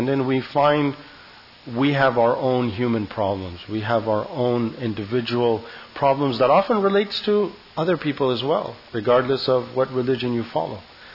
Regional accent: Santa Barbara, California, United States; I as a Muslim in this country, I mentioned that I am, as in the bio, I grew up here in Santa Barbara since I was in second grade when I first came, and I grew up here since.

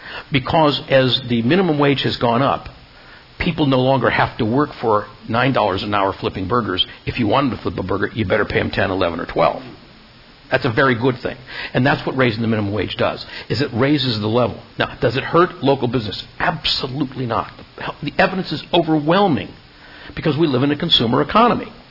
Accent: Canada; born there; I was born in Canada.

